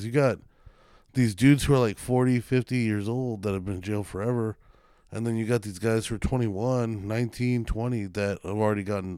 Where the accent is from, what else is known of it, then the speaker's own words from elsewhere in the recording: United States; Hey, man, I'm as American as it gets.